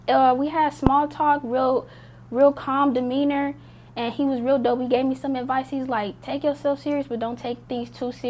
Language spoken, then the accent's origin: English; Compton, California, United States; I'm originally from Compton, and Compton, it'll kind of chew you up and spit you out.